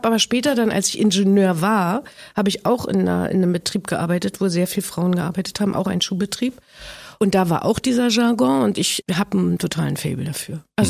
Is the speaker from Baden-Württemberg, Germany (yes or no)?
no; Biesdorf, Berlin, Germany; Ich bin ja im Arbeiter- und Bauernstaat groß geworden und in Biesdorf war jetzt nicht viel Arbeiteratmosphäre. Das ist ja dann doch Speckgürtel auch schon damals gewesen.